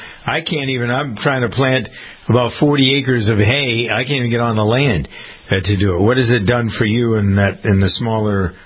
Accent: Framingham, Massachusetts, United States; I grew up around the Mayo family in Framingham.

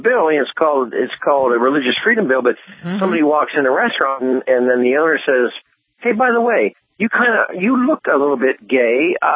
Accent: Ohio, United States; No, Ohio, my home state's one of them.

